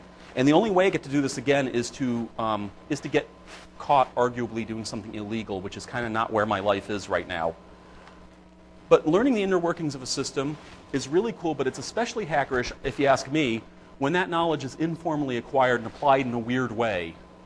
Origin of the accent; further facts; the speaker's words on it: Connecticut, United States; I grew up in Connecticut